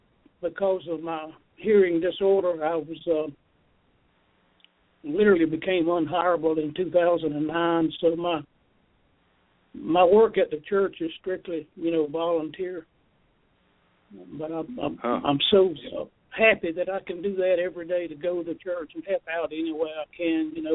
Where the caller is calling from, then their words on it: Moultrie, Georgia, United States; Moultrie, Georgia.